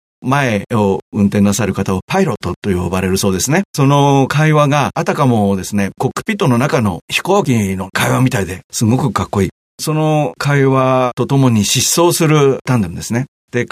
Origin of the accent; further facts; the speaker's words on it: Niigata, Japan; 私も実は新潟県の出身で、ただ私は新潟市で海に近いところで